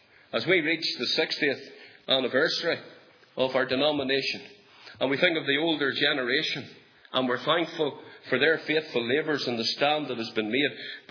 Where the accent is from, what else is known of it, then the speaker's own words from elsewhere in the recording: Northern Ireland, United Kingdom; We had a wee farm there between Carrieduff and Saintfield, about 50 acres.